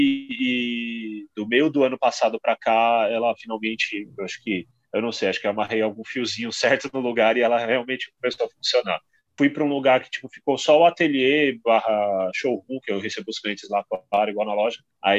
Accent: Guarulhos, São Paulo, Brazil; Eu sou de Guarulhos e eu fiz a faculdade inteira morando em Guarulhos e estudando em São Paulo.

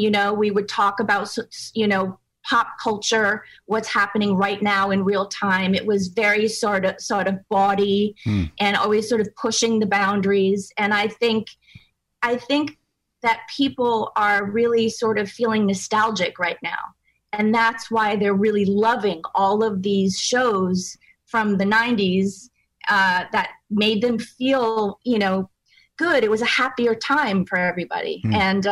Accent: New England, United States; I grew up in New England, so I great driver, and I'm still scared to drive in Manhattan.

